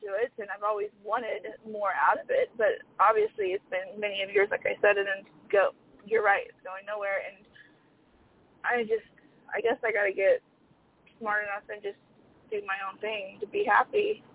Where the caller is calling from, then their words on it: Sacramento, California, United States; I'm calling from California.